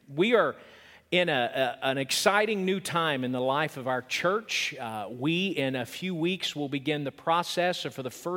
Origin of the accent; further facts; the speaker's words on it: Oklahoma, United States; Yesterday, Julie and I had to make a trip down and back to my hometown in Oklahoma